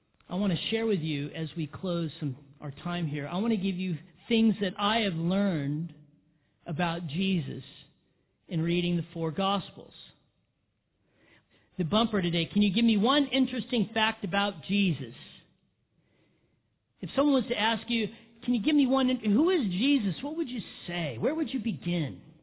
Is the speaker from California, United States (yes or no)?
yes; Big Bear, California, United States; See, I was born and raised in Big Bear. I call myself a hick from Big Bear. The time of that I was raised in Big Bear, it was a town of 14,000 people.